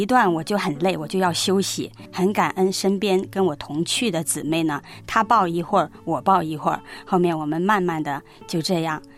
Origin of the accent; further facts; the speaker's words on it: China; 我们中国人